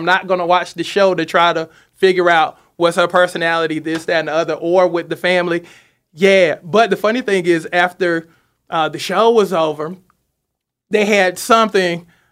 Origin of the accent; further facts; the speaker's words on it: Seneca, South Carolina, United States; I'm from Seneca, South Carolina. So it's kind of like home. I'm like, she reminds me of people from my hometown.